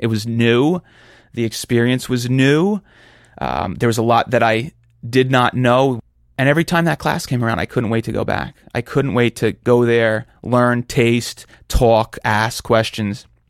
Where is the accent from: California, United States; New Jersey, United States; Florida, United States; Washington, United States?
New Jersey, United States; I'm from Jersey.